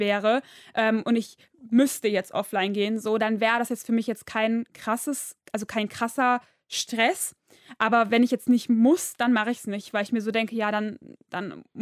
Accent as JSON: {"language": "German", "town": "Duisburg", "region": "North Rhine-Westphalia", "country": "Germany", "said": "Ja, ich komme aus Duisburg."}